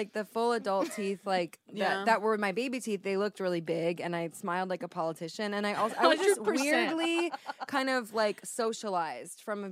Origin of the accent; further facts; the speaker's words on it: Illinois, United States; Yeah, I'm not from Chicago. I'm from